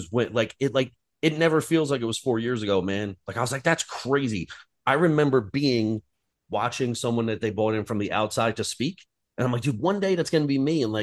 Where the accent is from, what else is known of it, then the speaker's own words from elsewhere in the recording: New Jersey, United States; I'm freakishly good at fucking bocce ball, but it's probably because I'm Italian from North Jersey.